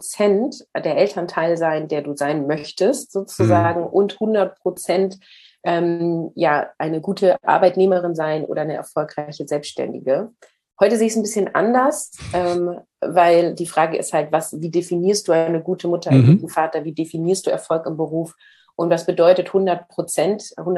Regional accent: Northern Germany, Germany; Ich komme aus Norddeutschland, yes.

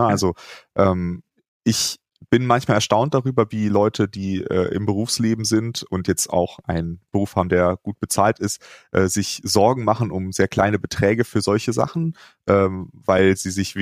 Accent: Cologne, North Rhine-Westphalia, Germany; Ich bin ja in Köln groß geworden

